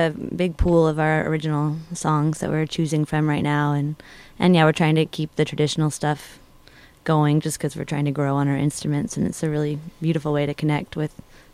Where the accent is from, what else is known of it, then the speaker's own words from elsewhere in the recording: Arkansas, United States; I think I heard it growing up in Arkansas, but I never even occurred to me that I could play it.